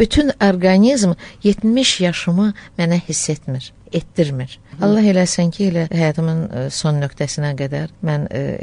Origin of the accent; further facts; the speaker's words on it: Baku, Azerbaijan; born there; Bakıda doğulmuşam, qızım, işarədir. Bakıda doğulmuşam